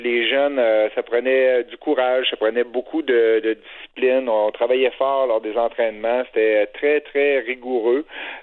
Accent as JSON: {"language": "French", "town": "Saint-Georges", "region": "Quebec", "country": "Canada", "said": "Moi, je viens de Saint-Georges."}